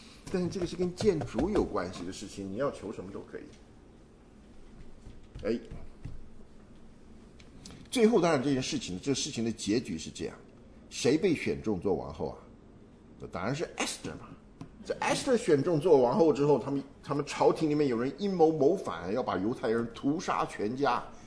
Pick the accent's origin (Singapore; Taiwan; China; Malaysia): China; 他也不像我们中国人有这种啊，怎么讲，不要做卖国贼，不要做汉奸的思想。